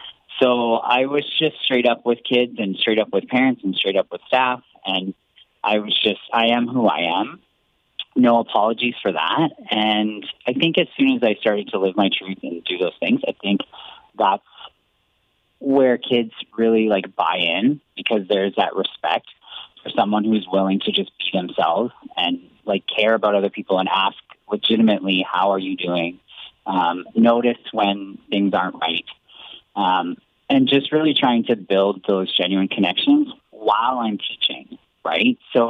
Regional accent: Ontario, Canada; I was born and raised in Norfolk County, just outside of Townsend on a pig farm, actually. My parents were farmers. They were always from the area as well. Both of them came from Port Dover. So I've been born and raised here

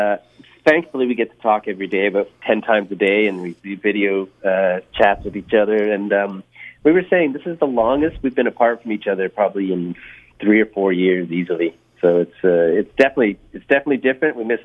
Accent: Ontario, Canada; And I grew up in Ontario, and so very well versed in cottage country and cottage life.

